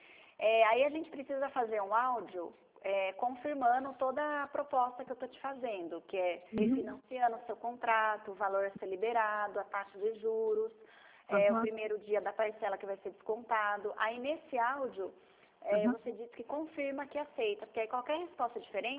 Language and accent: Portuguese; São Paulo, Brazil; Eu sou de São Paulo.